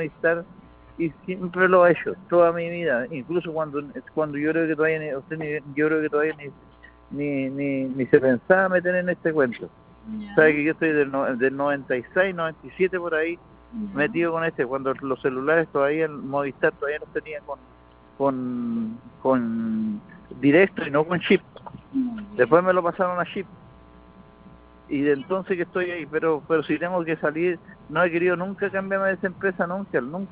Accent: La Ligua, Valparaíso, Chile; Señorita, sabe que yo soy de la Ligua

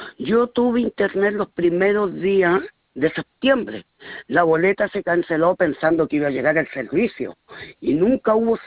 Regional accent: Santiago, Santiago Metropolitan, Chile; pero yo soy de Santiago, la que vive ahí en Lampa, es mi hija.

